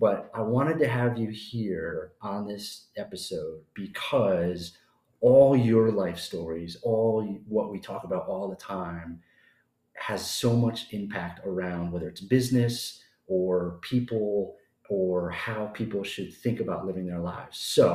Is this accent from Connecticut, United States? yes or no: yes; Connecticut, United States; and I'm from Connecticut, I recognized a New Hampshire-ish accent